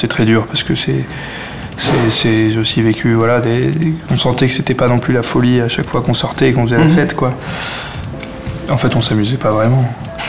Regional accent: Clermont-Ferrand, Auvergne-Rhône-Alpes, France; Ouais, bah oui, moi je suis né, j'ai grandi à Clermont-Ferrand.

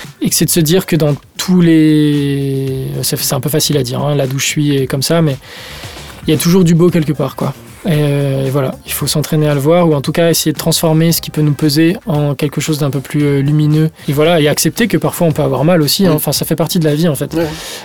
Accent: France; La France qui a, puisque je suis français

